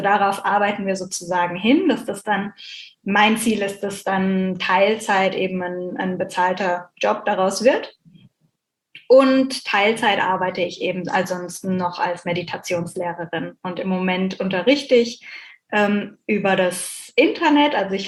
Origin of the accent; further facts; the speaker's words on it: Bucaramanga, Santander, Colombia; Aber bei uns in Bucaramanga habe ich nichts gefunden.